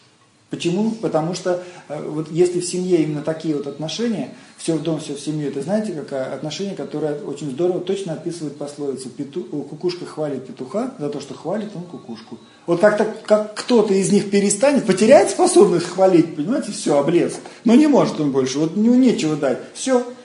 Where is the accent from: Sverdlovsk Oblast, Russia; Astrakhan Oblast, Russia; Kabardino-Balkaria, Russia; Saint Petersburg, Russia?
Astrakhan Oblast, Russia; Astrakhan; вот я, допустим, из Астрахани, да, у нас там есть там государственная библиотека, даже там несколько